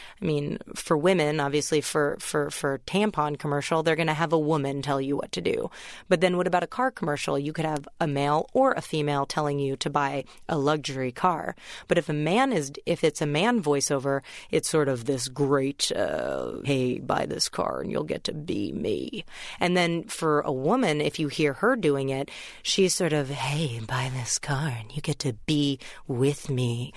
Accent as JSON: {"language": "English", "country": "United States", "said": "I was the only American at my college, and I felt, especially being American and being in England"}